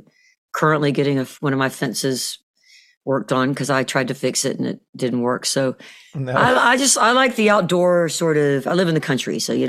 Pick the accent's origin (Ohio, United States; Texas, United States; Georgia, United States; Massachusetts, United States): Georgia, United States; Atlanta; now in Dahlonega, United States; I'm from Atlanta, Georgia, born downtown at Grady Hospital. And that's where I lived until about 30 years ago. And then I moved up to Dahlonega.